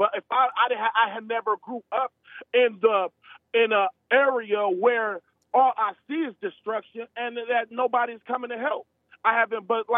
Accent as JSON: {"language": "English", "town": "Lansing", "region": "Michigan", "country": "United States", "tie": "born there", "said": "I was born in Lansing, Michigan in the early 80s, where it wasn't Detroit."}